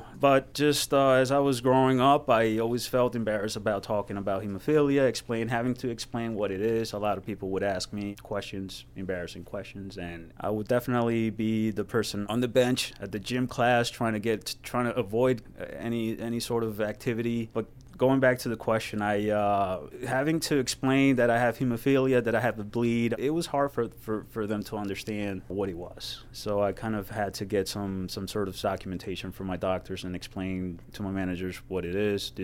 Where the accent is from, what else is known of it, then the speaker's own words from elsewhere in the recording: Colombia; now in United States; when I first came to this country, I'm from Colombia